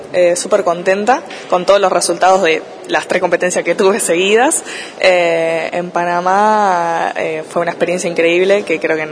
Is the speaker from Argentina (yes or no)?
yes; Necochea, Buenos Aires Province, Argentina; now in La Plata, Argentina; soy de Necochea, aunque esté en La Plata, soy de Necochea y me encanta Necochea, me encanta mi ciudad